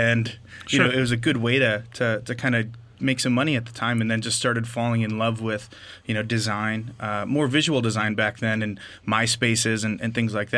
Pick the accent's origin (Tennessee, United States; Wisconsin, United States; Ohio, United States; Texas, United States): Wisconsin, United States; Green Bay; So I grew up in Titletown, Green Bay, Wisconsin. If you guys are familiar with the Packers, I grew up here and born and raised.